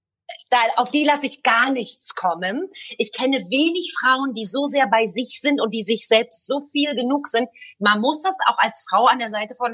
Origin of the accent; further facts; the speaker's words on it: Berlin, Germany; now in Israel; Ich antworte dann Berlin, weil ich mir am Anfang nicht so sicher war, wie kommt das eigentlich an, wenn ich sage, ich bin aus Deutschland.